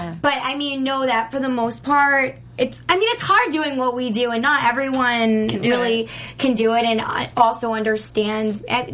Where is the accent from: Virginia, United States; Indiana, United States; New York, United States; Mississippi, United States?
New York, United States; I grew up in New York, I get the East Coast.